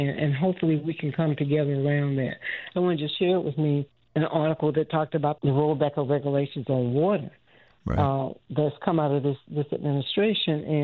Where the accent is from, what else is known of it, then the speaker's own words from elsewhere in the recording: the South, United States; because I grew up black in the South during the civil rights movement.